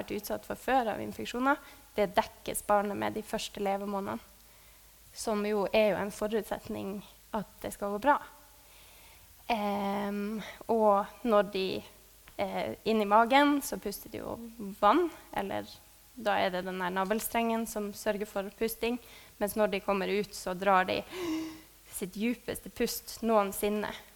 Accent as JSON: {"language": "Norwegian", "town": "Alta", "region": "Finnmark", "country": "Norway", "said": "Jeg er jo fra Alta, så det er den ruta der."}